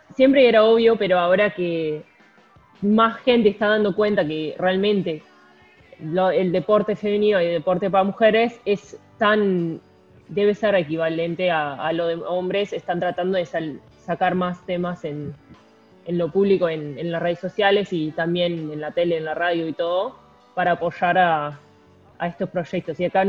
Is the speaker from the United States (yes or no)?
yes; United States; Yo soy de Estados Unidos y estudié la universidad allá.